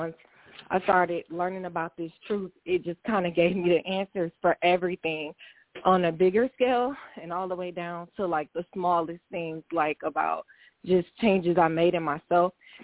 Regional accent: Atlanta, Georgia, United States; I'm from Atlanta.

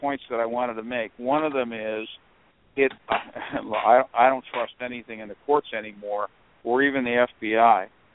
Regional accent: North Carolina, United States; from North Carolina, though I'm in Pittsburgh for the holidays.

